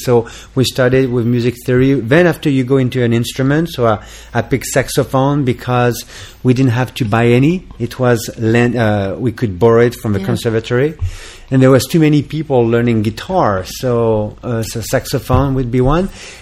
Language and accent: English; Sceaux, Île-de-France, France; English is a second language; also born or lived in Paris / Dijon; I'm originally from Paris. I was born in the 13th arrondissement of Paris, and I grew up in the suburb of Paris in the south, southwest, so it's Sceaux, Bourg-la-Reine, Fresnes, so it's near Orly.